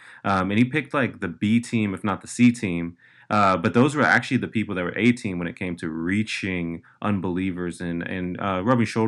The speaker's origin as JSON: {"language": "English", "town": "Dallas", "region": "Texas", "country": "United States", "said": "I mean, I'm from Dallas, Texas. I love that city. I used to want to move, but now I've really committed, planted roots."}